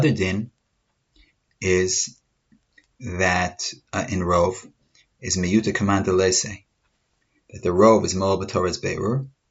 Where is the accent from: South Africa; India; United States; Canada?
United States; New York; because I grew up on the Upper West Side, and in the Upper West Side there are a lot of Klavim.